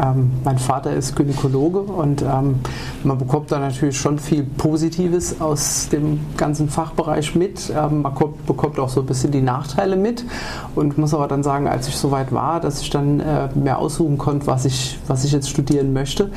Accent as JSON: {"language": "German", "region": "Saarland", "country": "Germany", "tie": "born or raised there", "said": "ich bin im Saarland aufgewachsen, habe dann dort auch mein Abitur gemacht"}